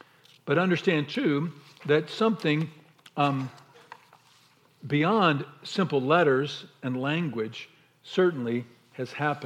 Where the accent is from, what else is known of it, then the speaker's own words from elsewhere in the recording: Missouri, United States; I grew up in Missouri, so I know it's hard to make it look awesome.